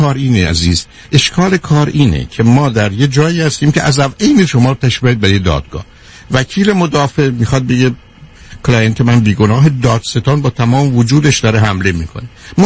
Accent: Iran; moved away as an adult; بسیاری از ما تو زندگیمون وقتی که 20 سالمون بود 18 سالمون بود از ایران اومدیم بیرون، وقتی اومدیم بیرون اومدیم 5 سال 7 سال امریکا بودیم، برگشتیم ایران

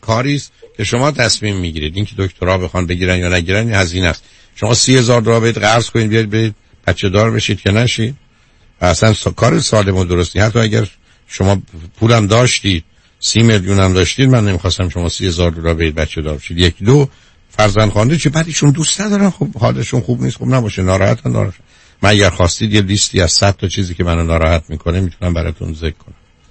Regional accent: Iran; ما ایرانیان به عنوان یه ایرانی

